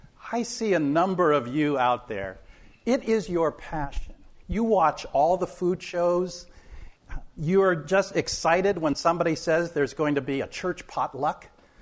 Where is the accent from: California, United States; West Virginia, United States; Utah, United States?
California, United States; As mentioned, I'm from California, so every winter I think of California when I shovel snow.